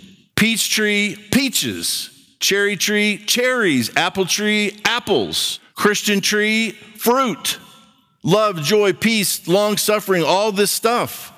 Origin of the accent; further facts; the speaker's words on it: Brazil; Now, you don't know this about me, but I grew up in Brazil